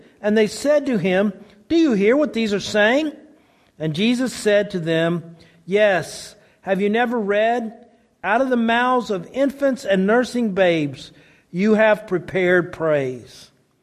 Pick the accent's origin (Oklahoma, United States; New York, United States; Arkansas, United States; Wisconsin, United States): Oklahoma, United States; Lawton; President Ford came to my hometown of Lawton, Oklahoma.